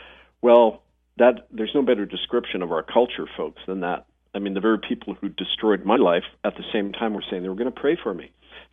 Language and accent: English; Winnipeg, Manitoba, Canada; growing up in Winnipeg around some of my relatives who I didn't know were relatives at the time. They were Métis and Ojibwe people.